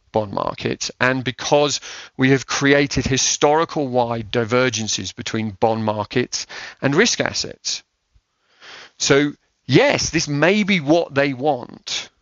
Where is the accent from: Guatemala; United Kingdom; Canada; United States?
United Kingdom; look, as I said, I'm a Brit